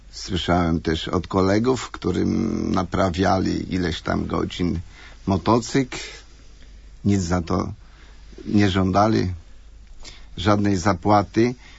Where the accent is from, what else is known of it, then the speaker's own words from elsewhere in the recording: Michałów-Reginów, Masovian Voivodeship, Poland; Pochodzę z Michałowa Reginowa, jest to oddalone o 20 km od Warszawy, osada.